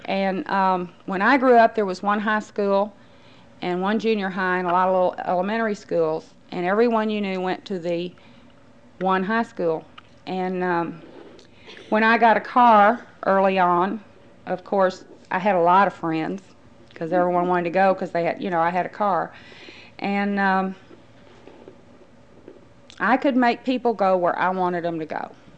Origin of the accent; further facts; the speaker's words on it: Fort Smith, Arkansas, United States; I grew up in Fort Smith, Arkansas, in the mountains, and it's beautiful.